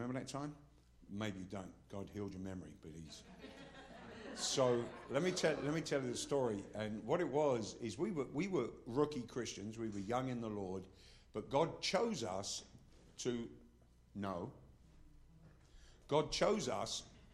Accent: England, United Kingdom; damn it, I'm English, so I can do both.

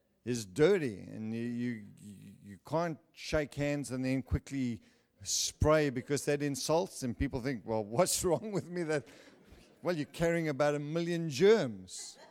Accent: United States; I'm not here as an American.

